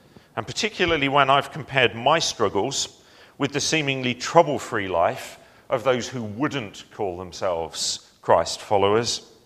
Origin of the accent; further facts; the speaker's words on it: Felixstowe, East of England, United Kingdom; We grew up in Felixstowe, and we went to Snowdonia for a holiday.